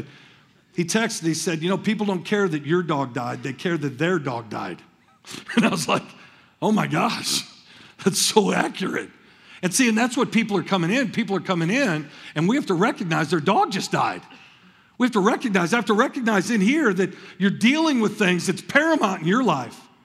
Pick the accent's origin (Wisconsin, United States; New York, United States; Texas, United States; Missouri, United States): Missouri, United States; St. Louis; And I grew up just outside of St. Louis, so tornadoes weren't like they are in this part of the country.